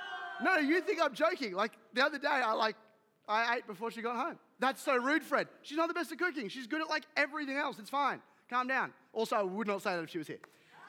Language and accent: English; London, United Kingdom; Like, I'm from London, and I never acclimatize to here.